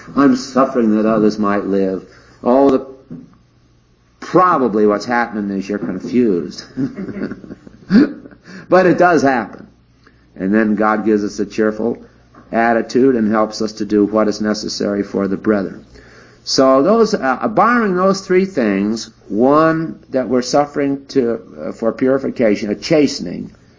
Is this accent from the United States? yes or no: no; England, United Kingdom; I have a heart for England because I'm English.